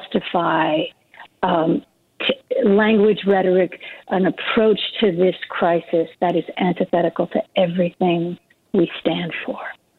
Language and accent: English; Minneapolis, Minnesota, United States; I'm from Minneapolis and I'm watching what's happening there